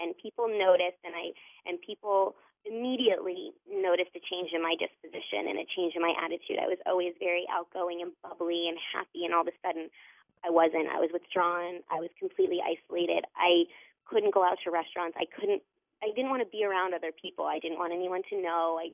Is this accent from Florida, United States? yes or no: yes; Jacksonville, Florida, United States; I'm from Jacksonville.